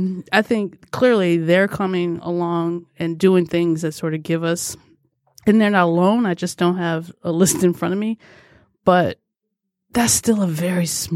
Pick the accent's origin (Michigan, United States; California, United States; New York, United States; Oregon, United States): Michigan, United States; Detroit; came back home to start a family and to work at my hometown newspaper